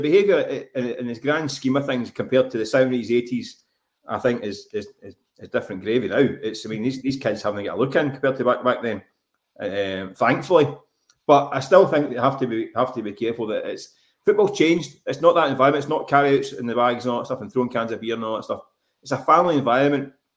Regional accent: Glasgow, Scotland, United Kingdom; well, I grew up in Glasgow

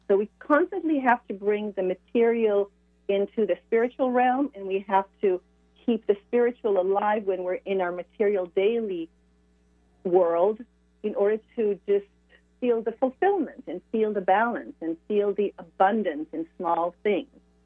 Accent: Israel; moved away as an adult; also born or lived in France / Sweden / United States; I was born and raised in Israel, and in my 40s, in my 18, I moved out of Israel and lived all over. I lived in France and Sweden and different places in the U.S.

